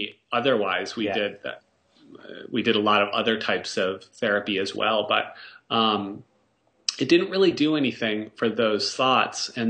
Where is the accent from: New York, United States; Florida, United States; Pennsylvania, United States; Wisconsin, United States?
Wisconsin, United States; growing up in Wisconsin, and I did a lot of sledding in the winter.